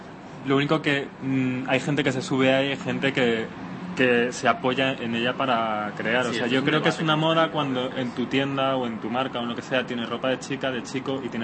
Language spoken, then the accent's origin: Spanish; Spain; pronuncia la H como J porque somos españoles